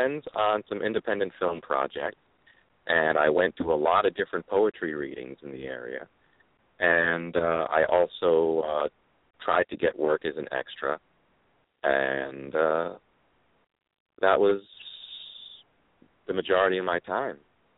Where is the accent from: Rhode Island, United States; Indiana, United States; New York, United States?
Rhode Island, United States; I just said y'all, even though born and raised in Rhode Island, I say y'all and howdy and things like that.